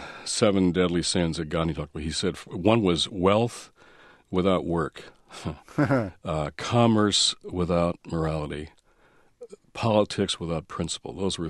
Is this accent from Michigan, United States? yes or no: yes; Detroit, Michigan, United States; also born or lived in Washington, D.C.; My brother lives in Detroit, my hometown.